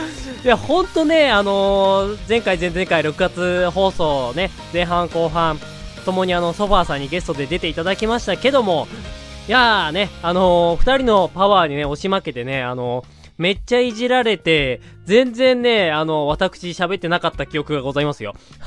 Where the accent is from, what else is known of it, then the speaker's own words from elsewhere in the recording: Hokkaido, Japan; 私の地元北海道は梅雨とは無縁ではございますけども